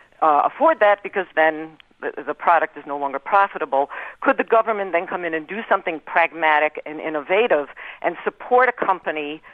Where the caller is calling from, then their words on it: Buffalo, New York, United States; And I'm calling from Buffalo, New York, the poster child for the loss of manufacturing jobs.